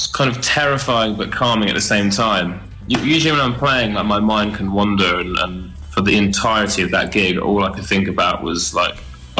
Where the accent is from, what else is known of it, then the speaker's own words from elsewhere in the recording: Worthing, South East England, United Kingdom; now in Brighton, United Kingdom; I live in Brighton, but then when we do some interview in the middle of nowhere in America and we say we're from Brighton, not Worthing